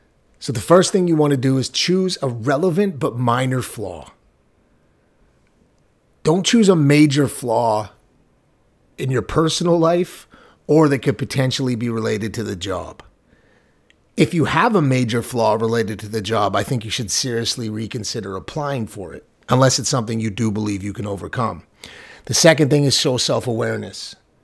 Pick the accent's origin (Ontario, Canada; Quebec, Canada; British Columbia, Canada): British Columbia, Canada; Vancouver; I'm from Vancouver, Canada.